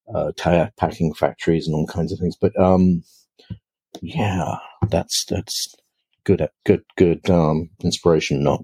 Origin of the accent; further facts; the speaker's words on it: England, United Kingdom; now in Los Angeles, United States; I was originally from England, but I've been living in Los Angeles for, good God, a long time.